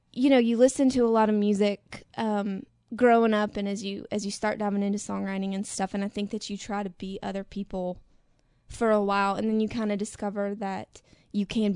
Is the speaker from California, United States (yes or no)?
no; West Virginia, United States; I grew up in West Virginia.